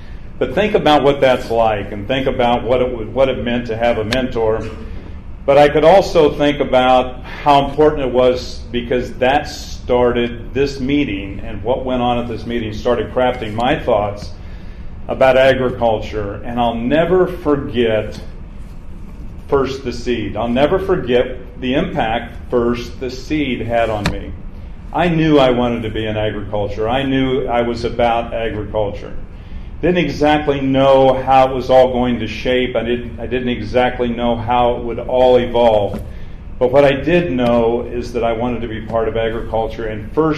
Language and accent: English; Missouri, United States; But for all practical purposes, I'm from Northwest Missouri.